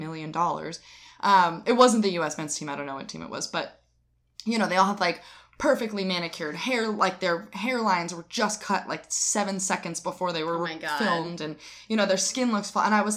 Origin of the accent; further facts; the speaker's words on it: Springfield, Massachusetts, United States; I'm from Springfield, which is where basketball was invented by James Naismith.